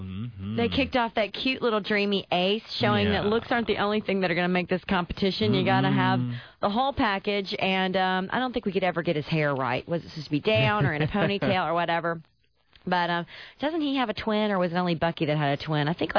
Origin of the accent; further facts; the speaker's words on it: Tennessee, United States; But speaking of Tennessee, we're going to look at Tennessee because my home state has a lot going on right now.